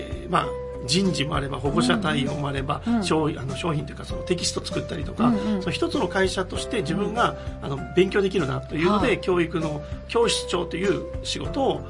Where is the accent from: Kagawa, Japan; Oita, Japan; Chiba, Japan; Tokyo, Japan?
Oita, Japan; Usa; 宇佐出身ですし、やっぱり宇佐が大好きなので、はい、で、うちは農家ですし、